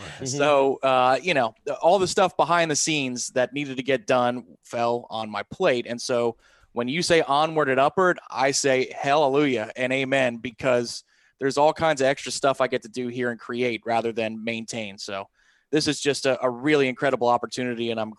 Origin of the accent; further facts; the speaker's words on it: Tampa, Florida, United States; also born or lived in Brooklyn; So I grew up in the Tampa Bay area. I was born in Brooklyn. That would be the Mets connection. It's not just, you know, a random thing. But I grew up in Tampa Bay, went to school at Florida State.